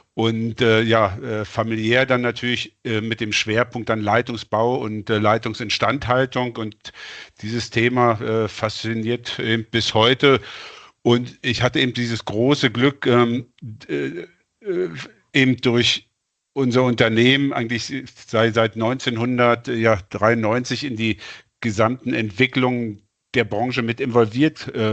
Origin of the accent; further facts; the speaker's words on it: Brandenburg, Germany; also born or lived in Berlin / Osnabrück; now in Bochum, Germany; Tatsächlich, also geboren in Berlin, groß geworden, also Jugend in Brandenburg verbracht. Noch als die Mauer stand, rüber in den Westen, erst nach Osnabrück und dann die Heimat hier in Bochum gefunden.